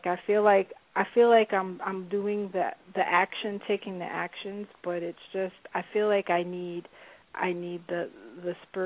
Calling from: New York, United States; New York.

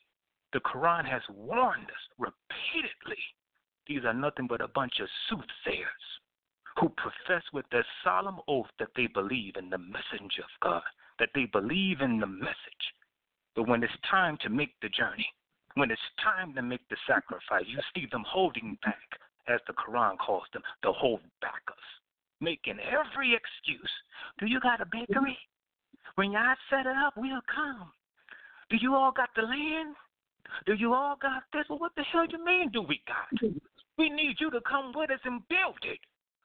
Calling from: Indiana, United States; I'm calling from Indiana.

